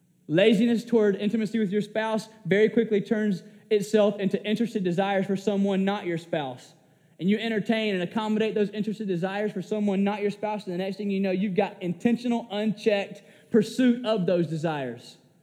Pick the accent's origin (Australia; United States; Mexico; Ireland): United States; Georgia; But I grew up in South Georgia where we fish.